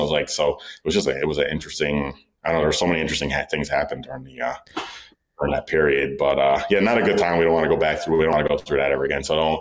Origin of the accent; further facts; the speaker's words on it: New York, United States; I'm from New York. Then I would come to New York